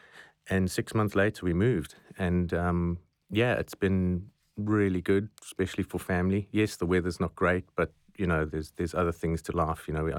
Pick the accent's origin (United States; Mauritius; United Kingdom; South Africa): South Africa; I'm originally from South Africa.